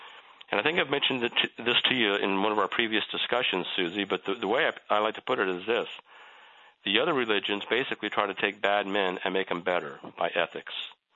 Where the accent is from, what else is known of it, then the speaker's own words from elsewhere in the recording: United States; I'm an American patriot, and I hate to say anything, that even sounds like America might weaken.